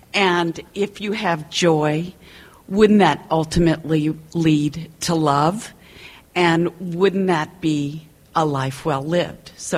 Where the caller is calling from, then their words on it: Palo Alto, California, United States; I'm from Palo Alto, California.